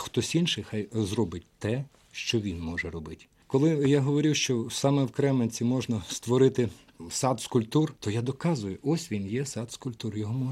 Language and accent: Ukrainian; Sumy Oblast, Ukraine; Я сам з Сумщини